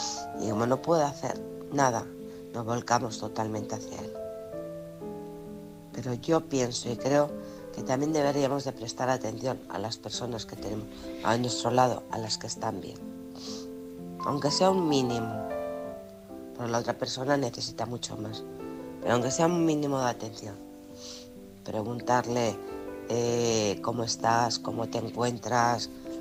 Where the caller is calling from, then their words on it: Alcorcón, Community of Madrid, Spain; de Alcorcón. Feliz comienzo de semana.